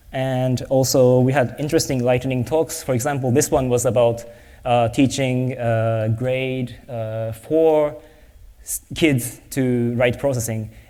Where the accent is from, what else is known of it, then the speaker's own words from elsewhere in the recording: Japan; then I really thought that we have to do this in Japan, because I'm from Japan, and at that time I was not living in Japan